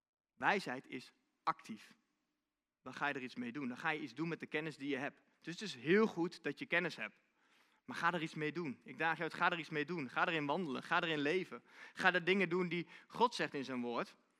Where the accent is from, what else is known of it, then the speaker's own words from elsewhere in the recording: Netherlands; Alleen, hoe moeilijk is dat, wij als Nederlanders? We willen het allemaal zelf doen.